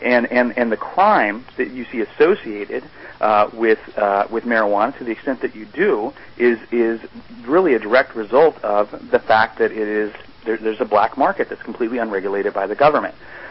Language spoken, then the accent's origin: English; Texas, United States; I grew up in Texas, and I know that it is still the case there